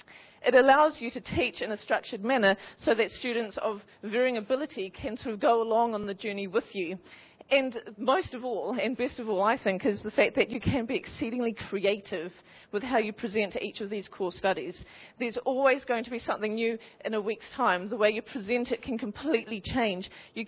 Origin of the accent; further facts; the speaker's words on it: New Zealand; moved away as an adult; now in England; But I'm from New Zealand originally. And I've been in England now for this is my fourth year teaching psychology